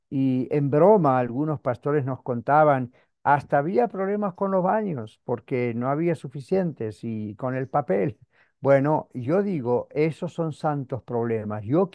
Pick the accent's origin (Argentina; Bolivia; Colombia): Argentina; moved away; Yo recuerdo que en mi país de origen, en Argentina, yo recuerdo que las iglesias cuando yo era un niño eran muy pequeñas, las iglesias cristianas.